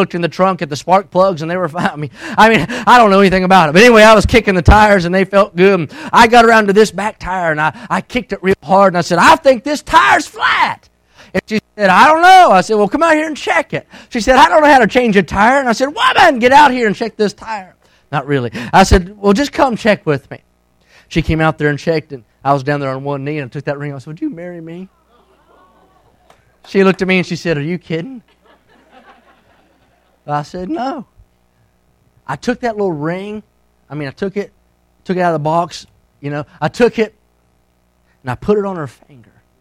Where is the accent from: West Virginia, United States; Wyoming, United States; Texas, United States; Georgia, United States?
West Virginia, United States; So I got camouflage duct tape because I was from West Virginia.